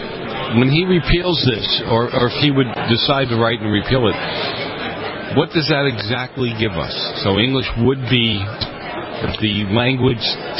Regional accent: Boston, Massachusetts, United States; So I grew up in the north end of Boston, and, you know, the language between each of them was Italian

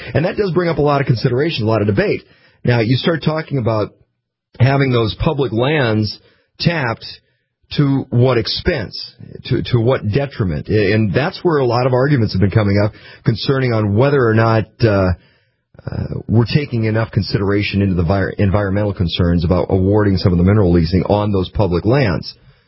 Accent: Red River Valley, United States; You know, I grew up in the Red River Valley.

